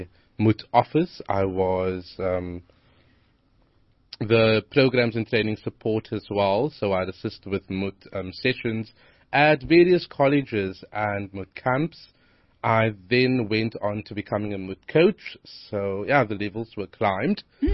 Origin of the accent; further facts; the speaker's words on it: Cape Town, Western Cape, South Africa; I'm from Hanover Park. I'm 23.